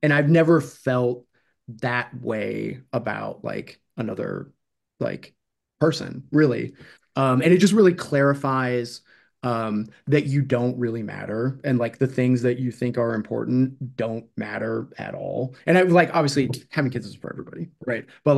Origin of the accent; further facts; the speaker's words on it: Seattle, Washington, United States; especially growing up in Seattle, you can't fucking go outside. The place is a shithole.